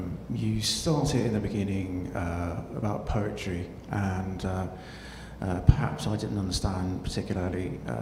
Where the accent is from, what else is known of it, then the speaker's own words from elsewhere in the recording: Pakistan; A very kind of you to say, sir. I'm from Pakistan.